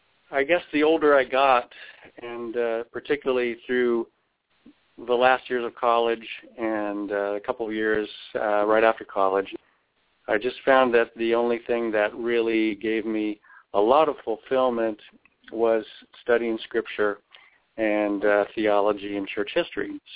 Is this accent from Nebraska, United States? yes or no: yes; Nebraska, United States; I grew up in Nebraska, a small town in Nebraska, raised in a Christian family. Went to the University of Nebraska